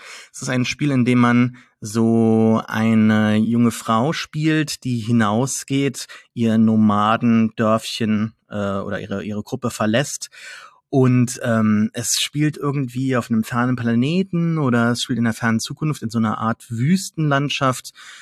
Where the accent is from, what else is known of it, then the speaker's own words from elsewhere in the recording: Saarland, Germany; Bin kein Franzose, obwohl ich Saarländer bin.